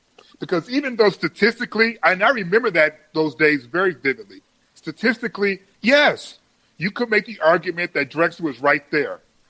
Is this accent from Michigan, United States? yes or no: yes; Detroit, Michigan, United States; In fact, I can remember very vividly getting into a fight with a dude growing up in Detroit, and he beat my ass.